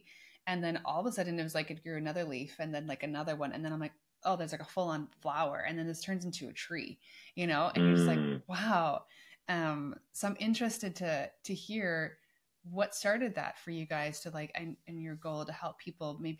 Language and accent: English; Canada; growing up in Canada